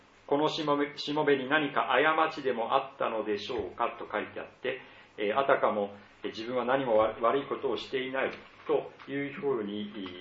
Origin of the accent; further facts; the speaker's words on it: Iwate, Japan; 先週岩手に、帰ることができまして、